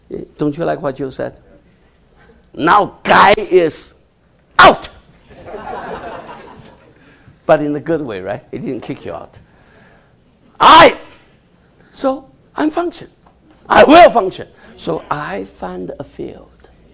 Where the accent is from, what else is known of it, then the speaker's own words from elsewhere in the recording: Yantai, Shandong, China; I just wish I could go back to my hometown, Qifu, that Yantai, huh? Go back hometown and walk on that street.